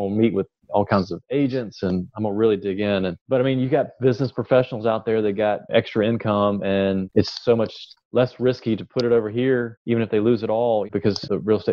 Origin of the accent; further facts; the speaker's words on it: Greenville, South Carolina, United States; now in Memphis, United States; And I came from Greenville, South Carolina, which is the 1% rule is very prevalent over there.